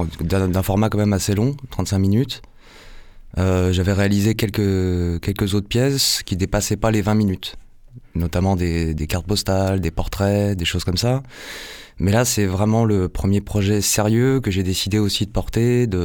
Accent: Perpignan, Occitanie, France; Alors je viens de Perpignan déjà.

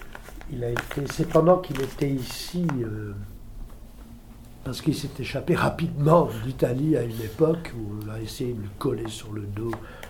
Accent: Marseille, Provence-Alpes-Côte d'Azur, France; born there; also born or lived in England; Je suis né à Marseille. J'ai vécu en Angleterre. Je suis parti, j'avais, je sais pas, 2 ans, un truc comme ça.

